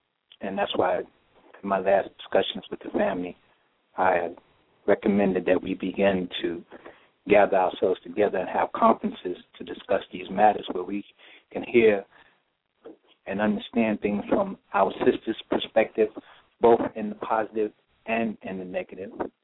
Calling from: New York City, New York, United States; I'm residing in, I'm calling from New York City.

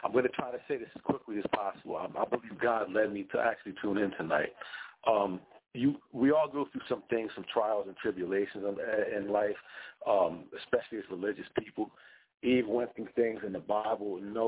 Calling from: New Jersey, United States; I'm calling from South Jersey.

